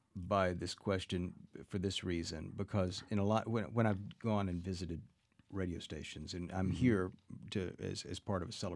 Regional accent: Georgia, United States; My dad turned me on to Texas. I grew up in Georgia.

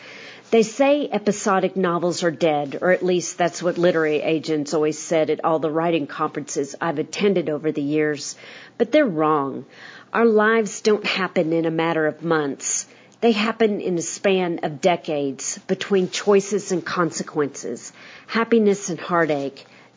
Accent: Amarillo, Texas, United States; Being born and raised in Amarillo, I was looking forward to a good Dust Bowl story

